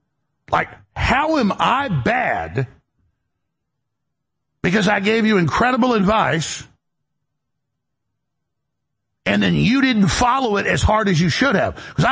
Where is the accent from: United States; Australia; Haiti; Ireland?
United States; Texas; I mean, I guess I'm just a Texan.